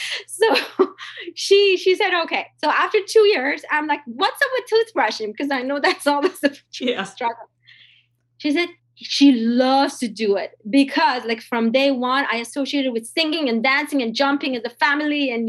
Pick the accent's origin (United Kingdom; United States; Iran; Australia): Iran; I'm from Iran.